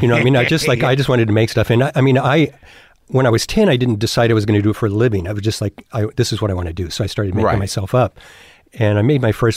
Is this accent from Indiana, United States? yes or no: no; Binghamton, New York, United States; but growing up in Binghamton, New York, it was discouraged.